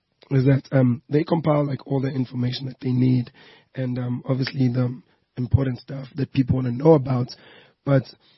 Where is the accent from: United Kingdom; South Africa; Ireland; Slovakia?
South Africa; Durban, KwaZulu-Natal; growing up in Durban, the slang is different, the way you act, and it's very different.